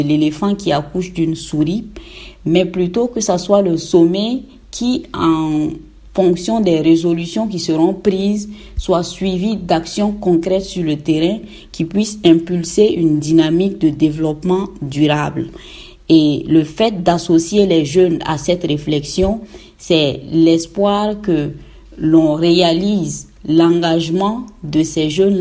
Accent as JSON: {"language": "French", "country": "Burkina Faso", "lives_now": "Bordeaux, France", "said": "Je suis originaire du Burkina Faso."}